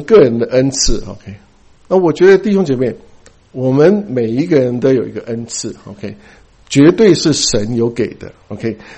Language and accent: Chinese; China; 所以我们中国人真的是太奢侈了，我们太幸福了